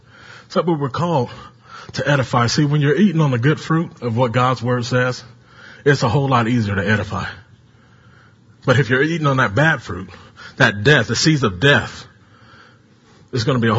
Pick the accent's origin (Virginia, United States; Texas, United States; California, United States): California, United States; We got some visitors from Cali, from my home state.